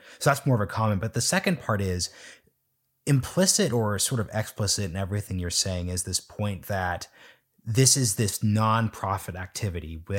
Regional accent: Lake Oswego, Oregon, United States; I'm from Oregon, my local hometown paper, that is a paper that used to have a total monopoly. If you wanted to get the news, you had to subscribe to the Lake Oswego Review.

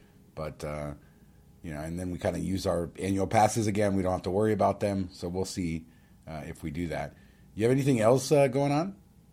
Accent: Las Vegas, Nevada, United States; Speaking of the heat, Joe, this is travel related because I grew up in Las Vegas.

